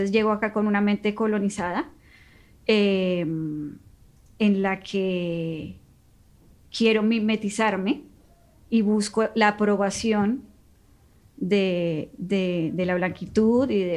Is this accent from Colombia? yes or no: yes; Colombia; born there; moved away; Yo he salido de Colombia desplazada por haber nacido en un país pues muy complejo, con pues un país con una violencia importante, y salí principalmente por ese tema. Entonces llego a España